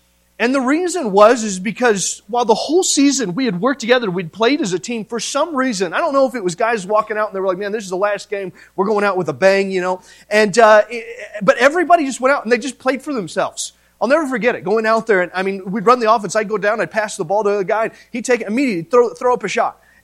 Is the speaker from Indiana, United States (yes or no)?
yes; Indiana, United States; Growing up in Indiana, that was the main thing. Everybody played basketball.